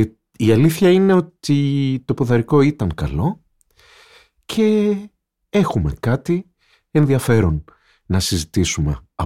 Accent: Peloponnese, Greece; Είμαι ένας κριτικός από τη Μάνη

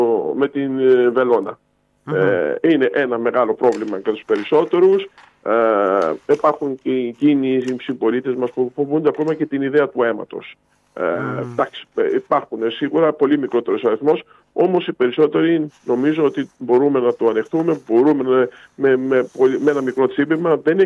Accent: Greece; Διότι δυστυχώς ως Έλληνες, ενώ έχουμε τόσα πολλά προτερήματα, υστερούμε στο κομμάτι αυτό του εθελοντισμού.

